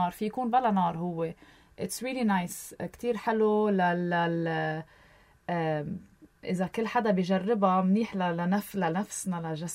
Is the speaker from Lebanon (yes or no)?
yes; Lebanon; moved away as an adult; now in Canada; انا وهو لبنانيه